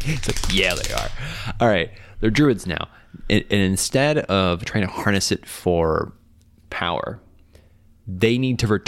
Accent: Tornado Alley, United States; I grew up in Tornado Alley.

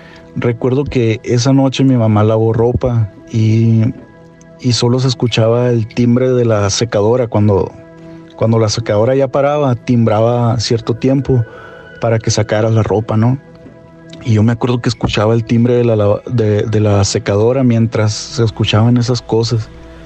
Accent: Hermosillo, Sonora, Mexico; soy de Hermosillo, Sonora. Ahorita ando aquí en Phoenix, Arizona.

